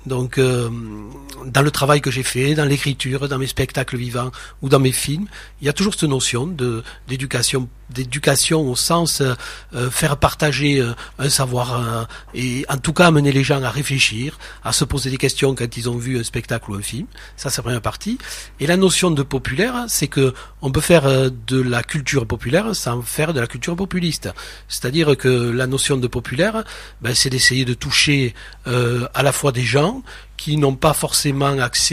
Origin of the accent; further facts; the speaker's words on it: Fabrezan, Occitanie, France; je suis né donc dans les Corbières, à Fabrezan, et mon père était instituteur. Puis il est devenu maire du village.